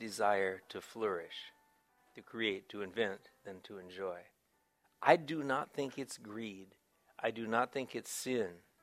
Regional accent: Wisconsin, United States; When I was a child growing up in Wisconsin, I enjoyed Louisville Slugger baseball bats

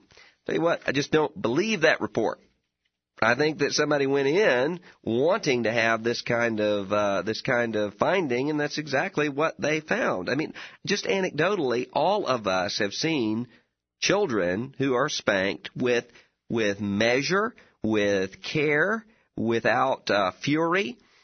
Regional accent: Mississippi, United States; Mississippi residents, my home state, are the most generous.

